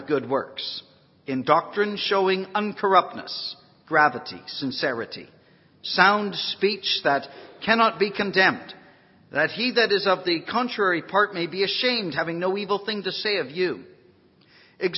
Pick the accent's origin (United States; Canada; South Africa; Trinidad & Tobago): Canada; also born or lived in Vancouver / London / Tokyo / Sapporo; now in Ireland; So if I don't sound Irish, I'm not. I am Canadian. And so you won't hold that against me, or even the fact that I may be living in Ireland.